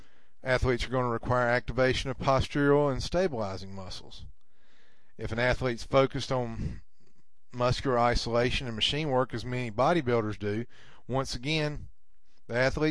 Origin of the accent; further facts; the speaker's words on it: the South, United States; accent: Southern drawl; As you can tell, I'm from the South. I've got a bit of a Southern drawl.